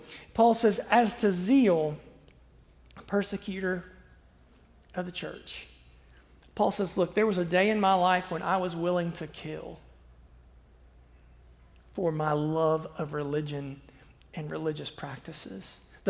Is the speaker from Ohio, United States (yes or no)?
yes; Ohio, United States; Where I grew up in Southern Ohio, we'd say cow pies, right?